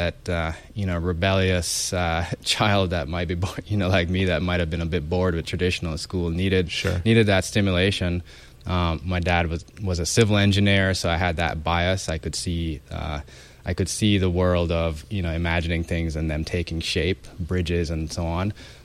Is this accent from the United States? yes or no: no; Jamaica; growing up in Jamaica, a place with less resources